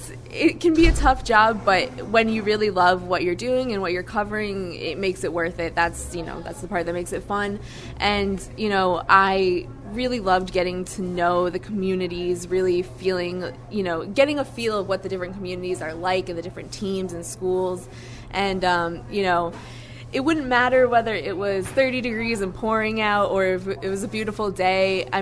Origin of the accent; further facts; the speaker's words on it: Massachusetts, United States; I grew up in Western Mass